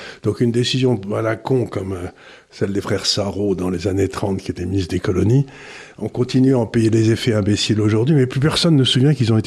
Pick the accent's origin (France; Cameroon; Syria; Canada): Syria; born there; Je suis né en Syrie. Mon grand-père était gouverneur des Alaouites, qui à l'époque étaient à peu près tout le nord de la Syrie.